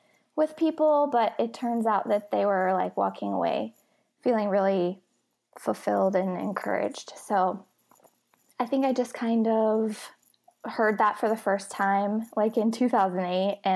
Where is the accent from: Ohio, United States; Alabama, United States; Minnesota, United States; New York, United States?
Ohio, United States; now in Nashville, United States; then we moved to Nashville from my hometown in Ohio.